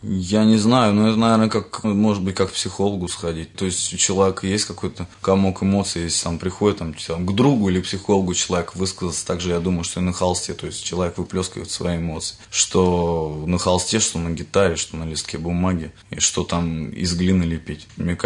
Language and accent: Russian; Moscow Oblast, Russia; Все московские, то есть, группы были, и мы вот одни из Подмосковья приехали